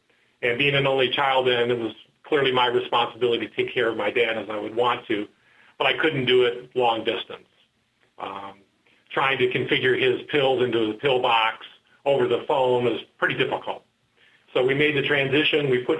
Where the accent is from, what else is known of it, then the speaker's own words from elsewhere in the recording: Detroit, Michigan, United States; now in Texas, United States; roots are not native Texas, so the snowstorms didn't impact me personally as much as it did everybody else, because I'm from Detroit.